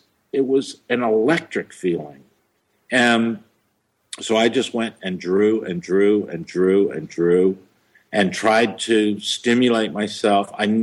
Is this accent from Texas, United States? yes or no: yes; Houston, Texas, United States; I mean, I'm an artist from Houston, Texas. I love Houston, Texas. I mean, it's my hometown.